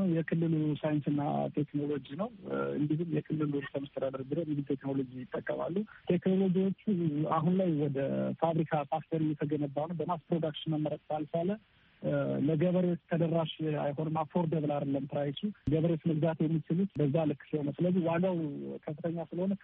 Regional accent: Kimir Dingay, Amhara, Ethiopia; ያደኩበት ሀገር ክምር ድንጋይ ይባላል። የመብራት አቅርቦት አልነበረን እና በግል ጀነሬተር እንጠቀም ነበረ።

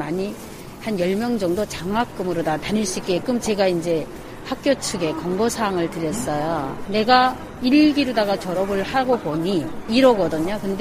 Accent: Aoji, North Hamgyong, North Korea; now in South Korea; 이런 식으로 정말 청정농원이 제가 살고 있는 아오지 제 고향이고요.

